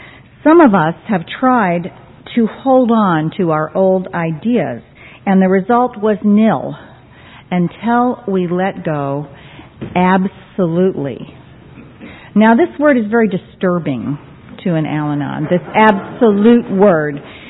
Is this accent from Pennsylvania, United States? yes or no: no; Roseville, California, United States; Actually, I'm from Roseville.